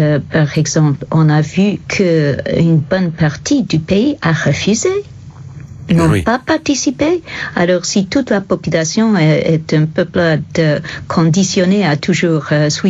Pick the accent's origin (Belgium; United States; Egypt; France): United States; Tandis que chez nous, aux États-Unis, on n'a rien fait, absolument rien.